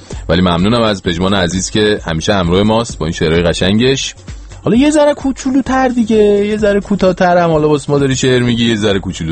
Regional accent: Iran; ما که این ور دنیا داریم میبینیم که حالا خارجیایی که به هر حال ما بهشون میگیم ما ایرانیم

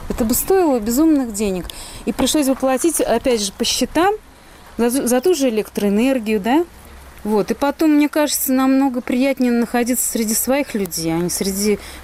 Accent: Penza, Penza Oblast, Russia; also born or lived in Saint Petersburg / Moscow; я из Пензы, но я почти, ну, большую часть жизни прожила в Петербурге и в Москве.

